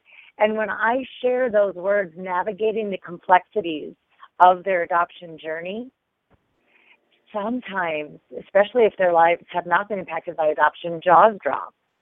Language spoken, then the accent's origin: English; Minnesota, United States; born there; And I wasn't. I was born in Minnesota